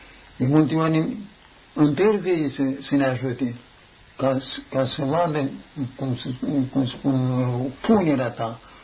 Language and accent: Romanian; Romania; Noi, ca români născuți în țara noastră